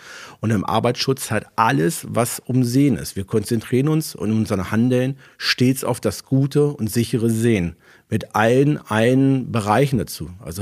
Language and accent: German; Hanover, Lower Saxony, Germany; Ich bin 44 Jahre jung. Meine Heimat ist Hannover.